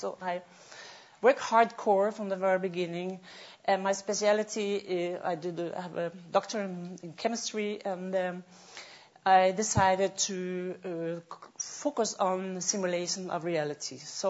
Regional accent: Iceland; also born or lived in Norway; When I grew up in Iceland and Norway

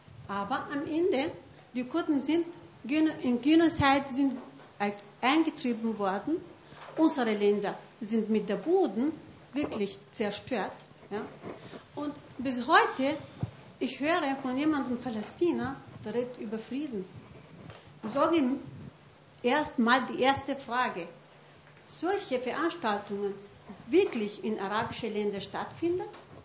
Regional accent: Kurdistan Region, Iraq; ich bin mit diesem Problem eigentlich aufgewachsen. Ja? Ich komme aus dem Irak, ich komme von Nordirak, ich bin Kurdin.

